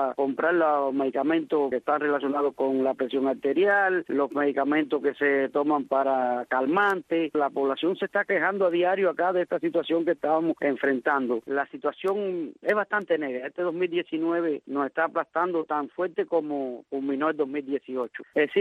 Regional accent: Cuba; nosotros los cubanos a pie.

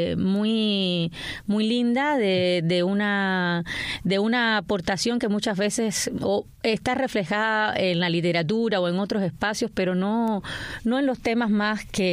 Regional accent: Havana, Cuba; Vivíamos también en un barrio centro habanero, en una casa muy humilde. O sea, yo vengo también del solar de la California, o sea, en un solar, y agradezco esa infancia

